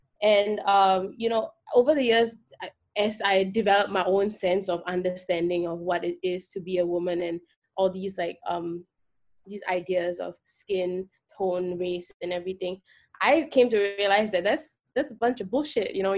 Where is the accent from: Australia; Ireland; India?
India; North India; I mean, I'm Indian, for everyone who can't obviously see me. So even within the racism that I face as an Indian minority, I still have privilege in that because I'm fairer, because I'm North Indian.